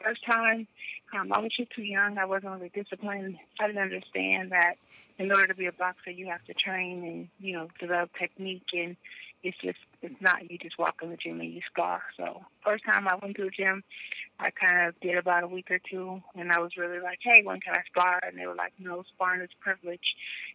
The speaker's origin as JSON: {"language": "English", "town": "San Francisco", "region": "California", "country": "United States", "tie": "born or raised there", "said": "My family, I'm born and raised in San Francisco."}